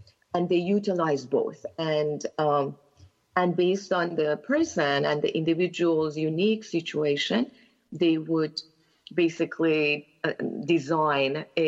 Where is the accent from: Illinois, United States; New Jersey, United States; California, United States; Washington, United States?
California, United States; Los Angeles; So I live in Los Angeles. I'm from Los Angeles, California, and practice here.